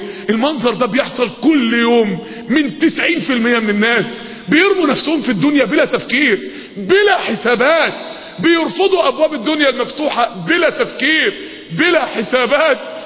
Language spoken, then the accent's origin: Arabic; Mansoura, Dakahlia, Egypt; وانا طفل صغير زمان، معرفش بقى من سنين طويلة قد ايه، وانا طفل صغير كان في المنصورة في اتوبيسات كده